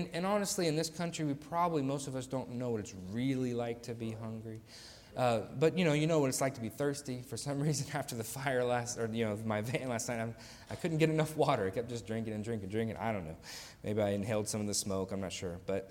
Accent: West Virginia, United States; also born or lived in Tennessee / Kentucky; I grew up in West Virginia. I've lived in Tennessee, lived in Kentucky.

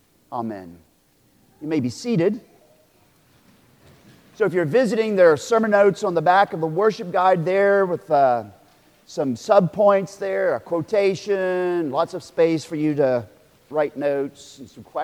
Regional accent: Oklahoma, United States; born there; Because, you know, I was born in Oklahoma, and every Oklahoman in 1979 when I joined the military was Christian.

